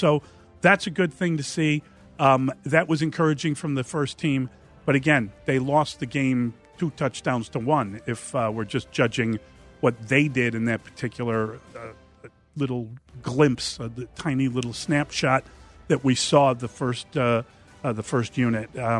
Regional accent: Missouri, United States; I'm from Missouri.

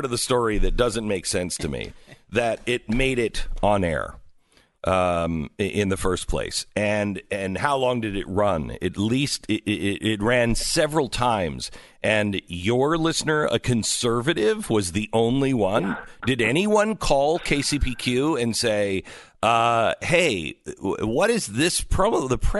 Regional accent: Seattle, Washington, United States; And look, I grew up in Seattle.

